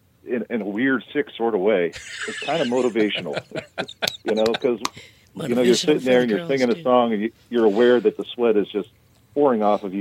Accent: Columbus, Ohio, United States; I'm a stranger in my hometown here, so I do very little work actually in you know, Columbus or the surrounding areas

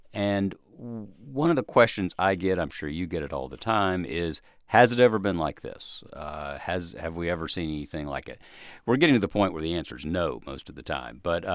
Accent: the South, United States; I'm a Southerner.

